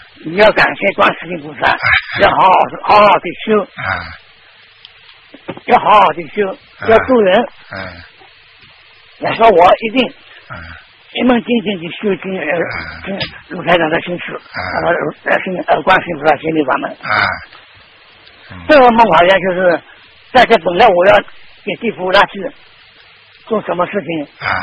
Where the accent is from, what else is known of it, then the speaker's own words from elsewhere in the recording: Shanghai, China; 我是上海的，而且我是大陆上海的